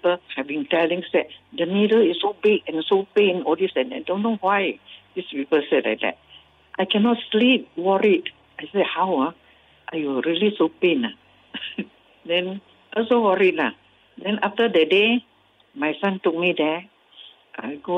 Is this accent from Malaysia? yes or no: yes; Malacca, Malaysia; I'm 84 years old. I'm from Malacca.